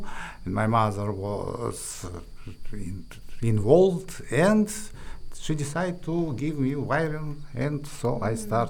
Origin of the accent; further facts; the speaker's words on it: Uzbekistan; English is a second language; now in Macau, China; As our hostel, I am from Uzbekistan. I'm violinist, basically the same, yes. And I live in Macau, which is near Hong Kong.